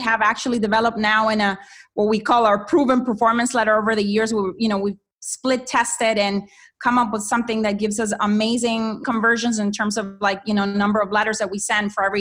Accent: Honduras; moved away; So I am originally from Honduras, and I came here back in 1995

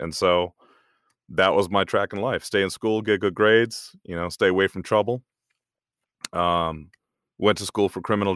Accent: New York, United States; also born or lived in Huntsville, Alabama / Germany; I was born in Huntsville, Alabama, and, raised in Germany. I'm an army brat, so we moved around quite a bit. My father spent 21 years in the army. We ended up settling in upstate New York. That's where I went to high school

